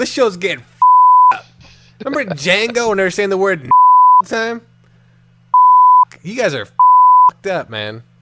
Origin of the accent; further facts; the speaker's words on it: Canada; I'm Canadian